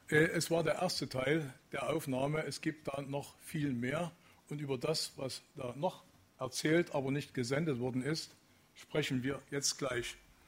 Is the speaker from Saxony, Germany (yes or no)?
yes; Dresden, Saxony, Germany; moved away as an adult; ich bin 1943 in Dresden geboren, wurde 1961, wie alle hier, eingemauert, bin 1984 mit meiner Familie nach dem Westen gegangen über Ausreiseantrag.